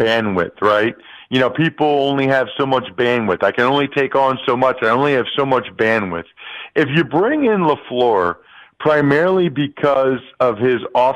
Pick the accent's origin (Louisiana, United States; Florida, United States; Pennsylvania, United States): Pennsylvania, United States; Knowing Mike Pettine a little bit, I'm from Pennsylvania. He and his dad were both high school coaches in the area.